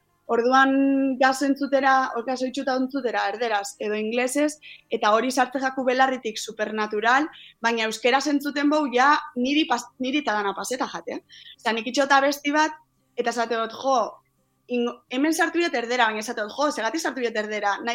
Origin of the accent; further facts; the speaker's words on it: Basque Country, Spain; nire ama hizkuntza azkenean euskera eta bai, euskeraz natural urtetzen jat, osea, organikamente urtetzen jat euskeraz.